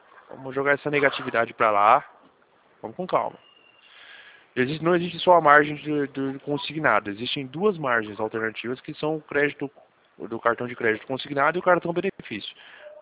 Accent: São Paulo, Brazil; eu sou de São Paulo

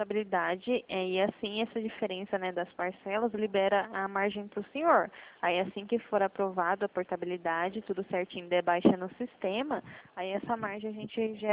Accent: Americana, São Paulo, Brazil; Eu sou de Americana.

